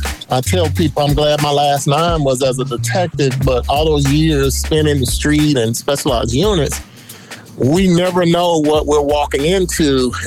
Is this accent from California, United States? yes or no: no; Charlotte, North Carolina, United States; I remember growing up in Charlotte, and it was one of those neighborhoods where if you lived over there, people thought you had money.